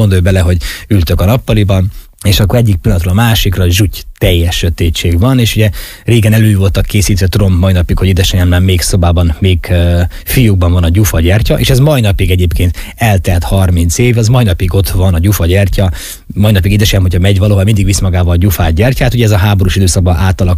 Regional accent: Zakarpattia Oblast, Ukraine; nem a Magyarország szívében, vagy éppen egy német ország területén nőttem fel gyermekként. És nem ott szívtam magamba az élethez szükséges dolgokat, hanem itt Kárpátalján.

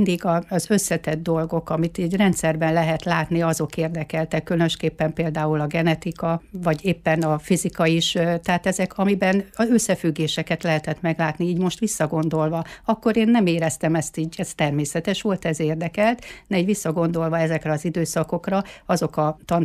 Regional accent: Tiszaújváros, Borsod-Abaúj-Zemplén, Hungary; Tiszaújvárosban nőttem fel, az általános iskolát és a középiskolát is ott végeztem

